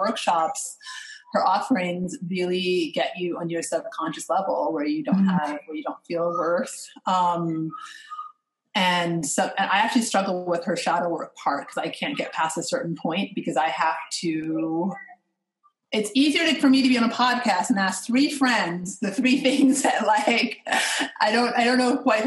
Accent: Washington, District of Columbia, United States; I grew up in Washington, D.C. And at the time, it was Chocolate City. Yes, I'm in a very white neighborhood. But I lived in DC proper. I went to DC public schools

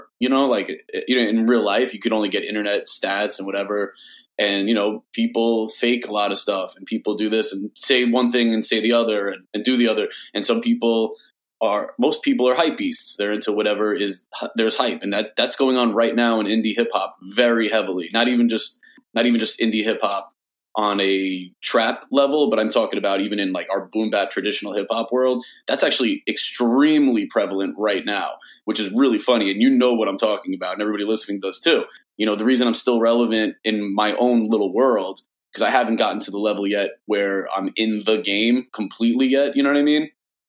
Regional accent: New York, United States; Like, I'm a nice dude, so, you know, growing up in New York and in like, the real New York, not today's New York, you know what I mean?

